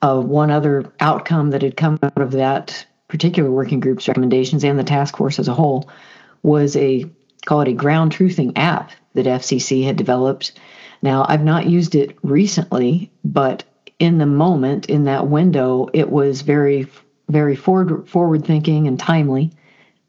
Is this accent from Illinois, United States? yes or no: yes; Illinois, United States; I'm a farmer from South Central Illinois